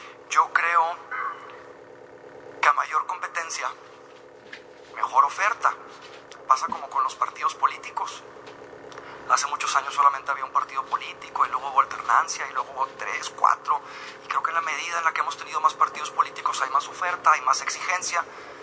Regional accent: San Pedro Garza García, Nuevo León, Mexico; Déjenme decirles que yo vengo del estado de Nuevo León, de Monterrey particularmente, más específico de San Pedro

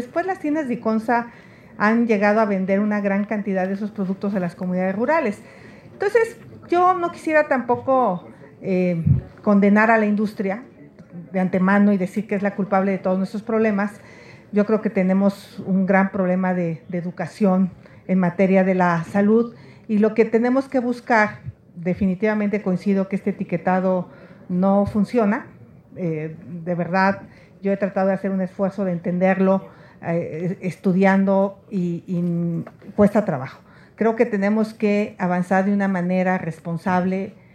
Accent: Hidalgo, Mexico; porque yo vengo del Valle del Mezquital

